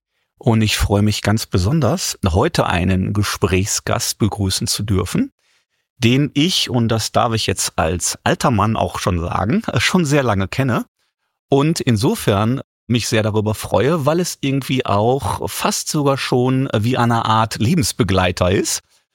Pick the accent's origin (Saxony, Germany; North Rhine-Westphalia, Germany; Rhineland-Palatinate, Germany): North Rhine-Westphalia, Germany; Essen; wir kommen beide aus Essen